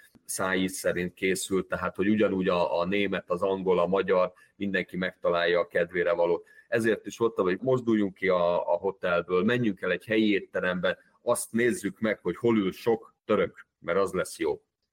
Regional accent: Hungary; magyarok vagyunk

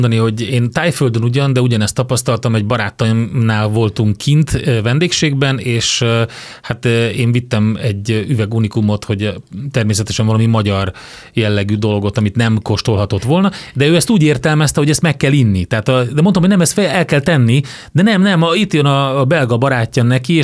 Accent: Hungary; azért mi magyarok vagyunk, kóstoljuk meg

